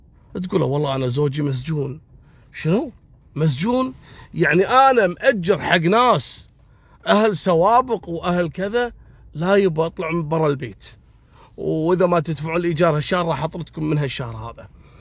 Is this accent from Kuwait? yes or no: yes; Kuwait; مستأجرتها في منطقة العديلية عندنا في الكويت